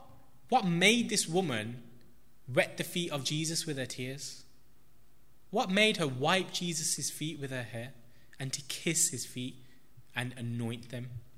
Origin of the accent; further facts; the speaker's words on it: Handsworth, West Midlands, United Kingdom; For those who don't know, I was born and I grew up in Handsworth